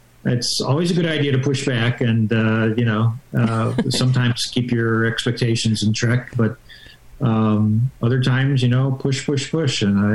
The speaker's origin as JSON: {"language": "English", "region": "New York", "country": "United States", "tie": "born or raised there", "said": "I grew up in New York State, and we had the three top office holders were all liberals."}